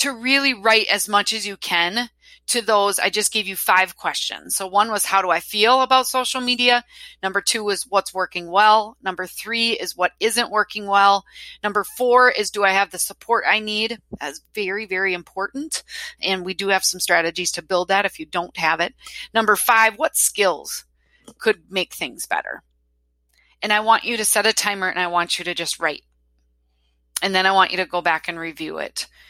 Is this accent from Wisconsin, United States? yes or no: yes; Wisconsin, United States; accent: Wisconsin; me and my Wisconsin accent, guys.